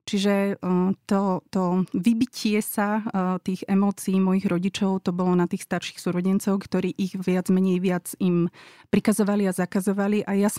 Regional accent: Žilina Region, Slovakia; Ja pochádzam z Liptova, som štvrté dieťa zo štyroch a sme boli rodina striktne patriarchálna.

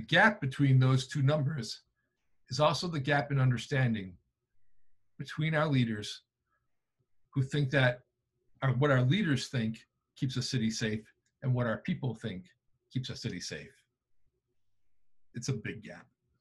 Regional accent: Buffalo, New York, United States; I'm from Buffalo and I know that man.

